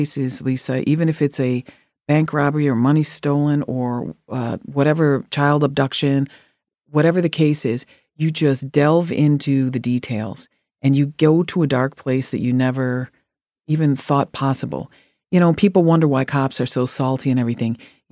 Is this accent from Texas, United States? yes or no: no; Chicago, Illinois, United States; one of the kids I grew up with in Chicago